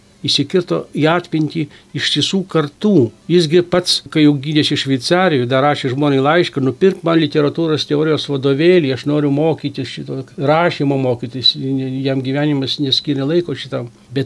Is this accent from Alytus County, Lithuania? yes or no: yes; Petroškai, Alytus County, Lithuania; mano vaikystė buvo Dzūkija, Lazdijų rajonas, Petroškų kaimas